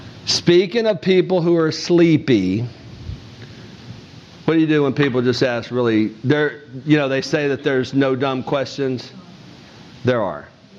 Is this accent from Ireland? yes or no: no; Alabama, United States; You know I'm from Lower Alabama, right?